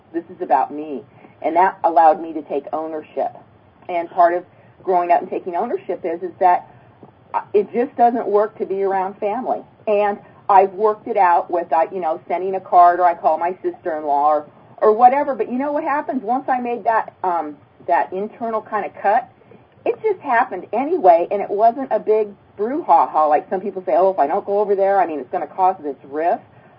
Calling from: San Jose, California, United States; I'm calling from San Jose, California.

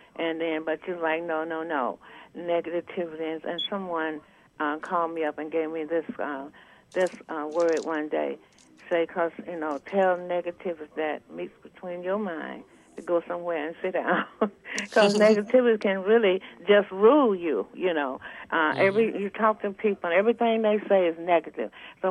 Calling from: Preston, Mississippi, United States; I'm calling from Preston, Mississippi.

